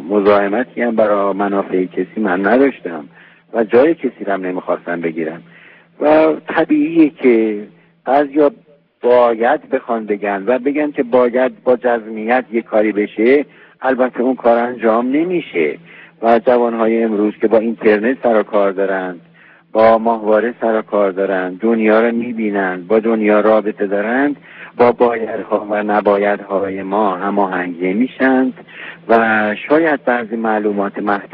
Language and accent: Persian; Iran; من که از ایران هستیم